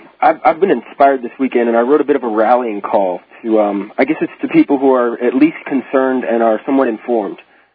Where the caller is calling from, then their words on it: St. Louis, Missouri, United States; St. Louis, Mo.